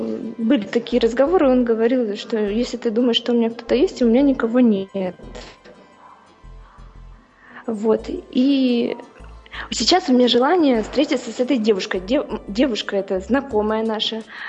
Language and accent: Russian; Novosibirsk, Novosibirsk Oblast, Russia; Здравствуйте, я из Новосибирска.